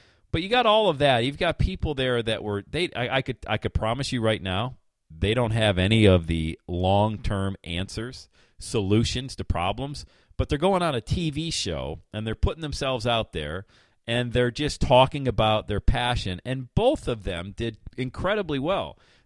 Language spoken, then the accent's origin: English; Bradford, Pennsylvania, United States; I grew up in Bradford, Pennsylvania, population 8,000 people, youngest of eight kids.